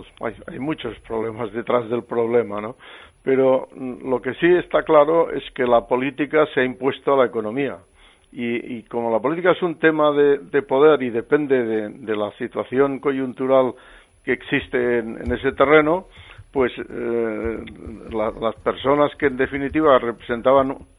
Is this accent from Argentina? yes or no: no; Catalonia, Spain; mantener lo que somos, que es catalanes, españoles y europeos y abiertos al mundo, ¿no?